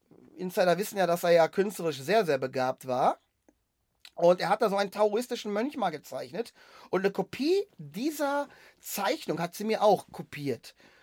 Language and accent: German; Germany; ich komme aus Deutschland, ich bin ein großer